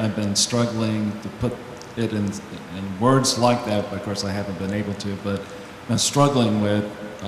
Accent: Texas, United States; I'm an environmentalist from Texas, one of the worst states. So it's constant war down there.

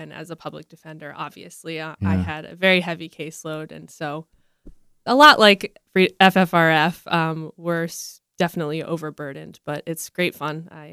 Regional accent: Florida, United States; Sure. I am from Florida, actually. I grew up in Florida. I went to college at the University of Florida

